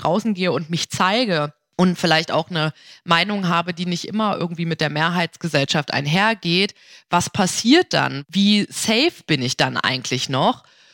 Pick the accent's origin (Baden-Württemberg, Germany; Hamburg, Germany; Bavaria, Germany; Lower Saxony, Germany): Lower Saxony, Germany; bin aber dementsprechend auch jetzt nicht in Berlin aufgewachsen, sondern ein bisschen ländlicher in Niedersachsen.